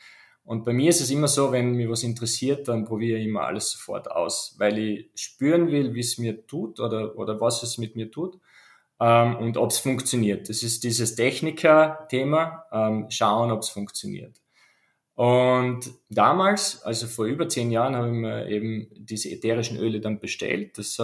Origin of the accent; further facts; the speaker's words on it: Carinthia, Austria; bin ich in Kärnten aufgewachsen, sehr naturnahe